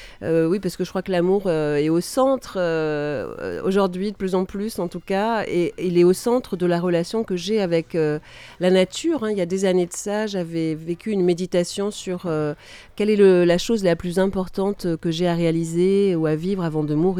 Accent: Nouvelle-Aquitaine, France; pas loin de là où j'ai grandi, en Limousin

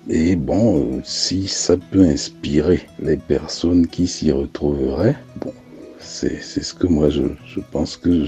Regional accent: Dakar, Senegal; born there; suis togolais de parents, de culture africaine parce que j'ai beaucoup de contacts africains, notamment je suis né à Dakar. Je suis aussi très occidental ou très français par mon histoire.

